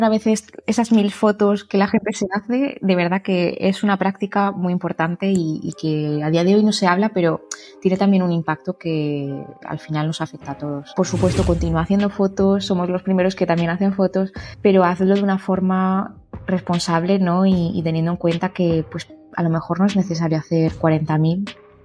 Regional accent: Andalusia, Spain; now in France; yo digamos que soy andaluza, aunque actualmente estoy viviendo en Francia porque es donde tenemos la sede de Cheerz.

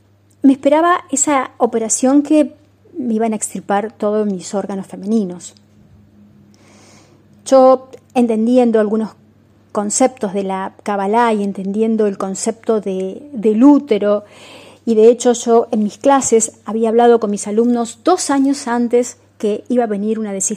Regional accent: Lincoln, Buenos Aires Province, Argentina; born there; dejé la ciudad y me mudé a un pueblito de Lincoln, donde nací, en busca de la sanación mental, física.

